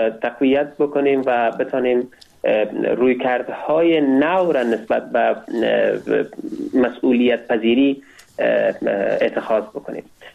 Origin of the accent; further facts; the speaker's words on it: Kabul, Afghanistan; born there; نویسنده و پژوهشگر مسائل افغانستان و غرب آسیا. در سال 1999 در ولایت کابل متولد شدیم. تحصیلات ابتدایی خود را در لیسه عالی مرزا عبدالقادر بیدل به پایان رساندیم